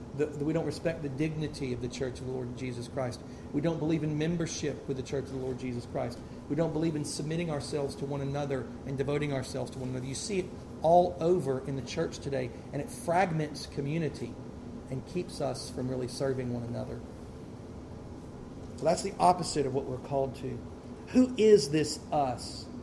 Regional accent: Tennessee, United States; I want to make sure. I'm from Tennessee, you know.

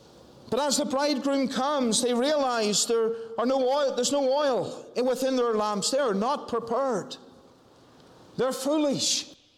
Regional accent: Northern Ireland, United Kingdom; I know of one situation within the church that I grew up in Northern Ireland, where there was a young man who preached to the youth fellowship.

